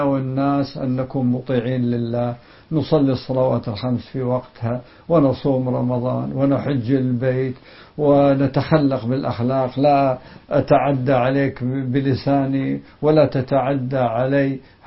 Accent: Kuwait; يعني مثلا عندنا في الكويت يعني متعودين الناس على ربع ساعة ثلث ساعة

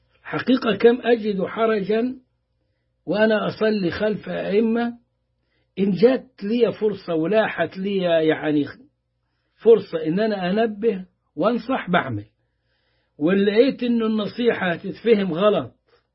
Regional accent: Upper Egypt, Egypt; هو كده خلاص تعوده كصعايدة وفي عنطزة بقى وكبر.

